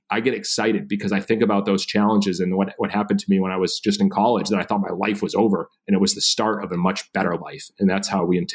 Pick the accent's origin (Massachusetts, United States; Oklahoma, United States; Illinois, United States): Massachusetts, United States; I grew up in Massachusetts, only child. My parents got divorced, so my dad raised me